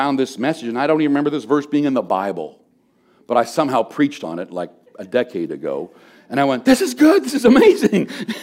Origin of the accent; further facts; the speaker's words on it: Canada; God began to deal with me because I've struggled my whole life with being Canadian. By that, I mean the Canadian mentality of, oh gosh, golly gee, we're just, you know, serving Jesus.